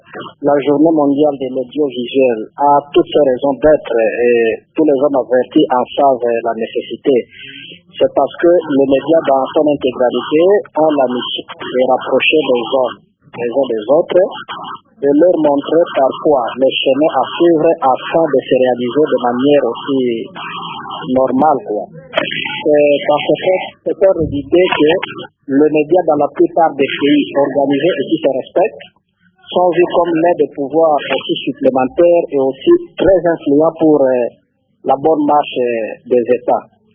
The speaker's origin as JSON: {"language": "French", "country": "DR Congo", "said": "chez nous, en République démocratique du Congo"}